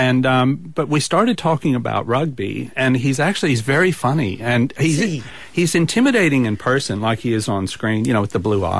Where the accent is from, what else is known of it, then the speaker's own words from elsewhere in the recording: Midwest, United States; I'm a modest person. I'm from the Midwest.